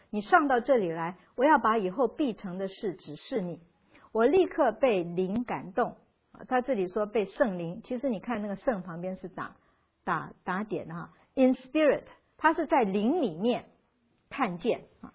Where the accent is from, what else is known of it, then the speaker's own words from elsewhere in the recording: China; 说到这个我们中国人说什么三个臭皮匠